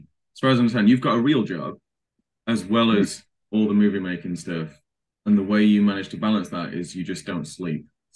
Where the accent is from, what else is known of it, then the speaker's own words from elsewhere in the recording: Doncaster, Yorkshire and the Humber, United Kingdom; now in United States; I'm from Doncaster.